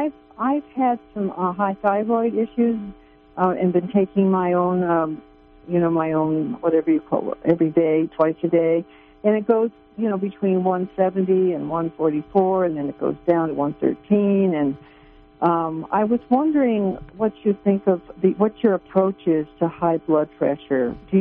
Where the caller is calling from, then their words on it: California, United States; Hi, I'm from Northern California. I'm 77, and I'm a sustaining member of KMUD